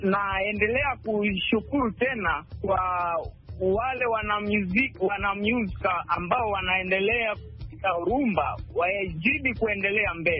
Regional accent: Durba, Haut-Uele, DR Congo; Ninatoka Kongo DRC.

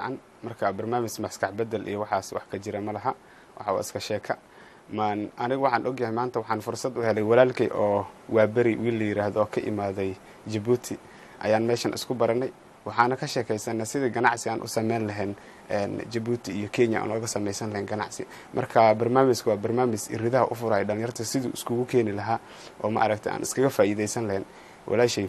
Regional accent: Garissa, Garissa County, Kenya

